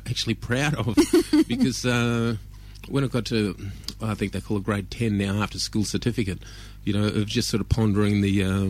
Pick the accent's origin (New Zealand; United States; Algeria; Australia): Australia; Sydney, New South Wales; I was schooled in the western suburbs of Sydney, then back to the inner city, yet that was only during school time. My out-of-school time was in the Snowy Mountains of New South Wales.